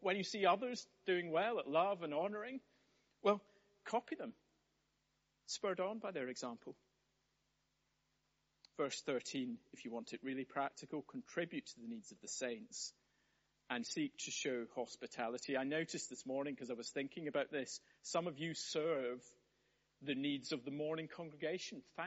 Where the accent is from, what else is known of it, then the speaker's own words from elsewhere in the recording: Scotland, United Kingdom; I'm Scottish. We only do that sort of thing as an illustration where I come from.